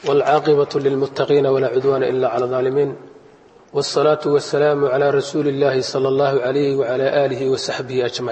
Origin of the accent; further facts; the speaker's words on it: El Dher, Galguduud, Somalia; waxaan ka imaaday sida saakayba aan isku sheegayney degmada Eeldheer waa bariga Galgaduud